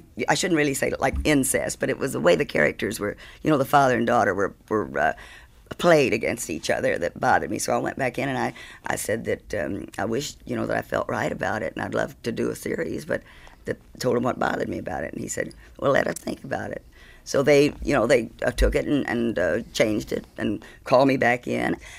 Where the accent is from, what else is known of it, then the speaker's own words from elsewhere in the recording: Houston, Texas, United States; And so I won, in Houston, my hometown.